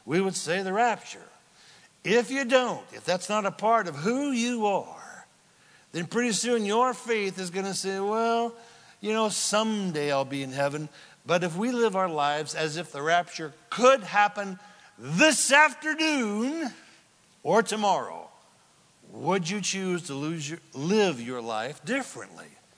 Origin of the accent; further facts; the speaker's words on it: Redding, California, United States; He had visited my hometown of Redding, California